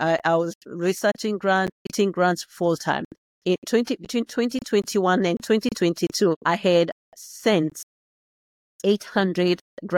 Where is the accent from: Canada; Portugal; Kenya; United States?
Kenya; moved away as an adult; I'm originally from Kenya. I came to this country 22 years ago with my two children, ages 2 and 8.